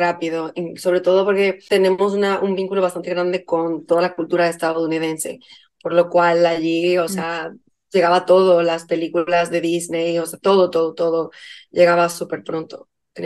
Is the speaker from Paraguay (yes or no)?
no; Dominican Republic; moved away; Sí, en mi país, en República Dominicana.